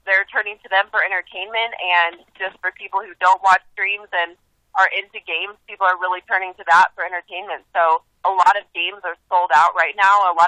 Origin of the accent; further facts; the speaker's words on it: Colorado, United States; I'm from Colorado, and things are opening up here on Friday this week.